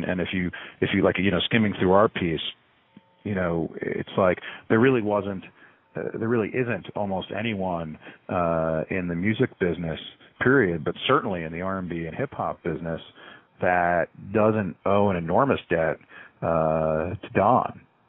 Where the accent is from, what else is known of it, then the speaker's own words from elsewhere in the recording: Delaware, United States; I was a little kid growing up in Delaware, and I'm 38 years old.